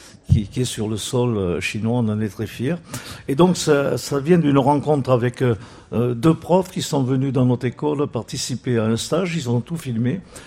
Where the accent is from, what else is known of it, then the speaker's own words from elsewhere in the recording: Provence-Alpes-Côte d'Azur, France; accent: Provençal; Je suis provençal.